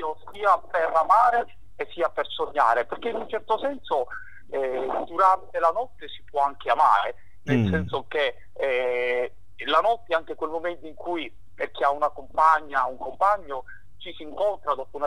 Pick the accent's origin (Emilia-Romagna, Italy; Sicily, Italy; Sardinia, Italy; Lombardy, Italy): Sicily, Italy; Enna; vivo in Veneto, ma sono un siciliano puro sangue. Sono originario di Enna.